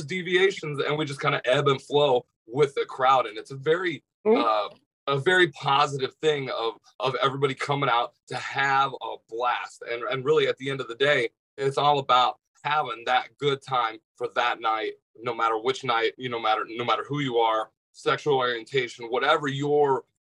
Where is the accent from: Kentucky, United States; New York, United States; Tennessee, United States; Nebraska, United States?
Nebraska, United States; I grew up in Nebraska. He grew up in New Jersey. But we came from this very punk rock background.